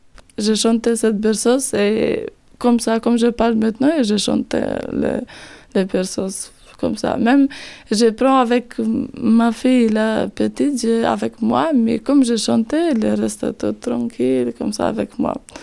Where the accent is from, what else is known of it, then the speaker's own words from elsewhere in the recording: Albania; French is a second language; Je viens au pays d'Albanie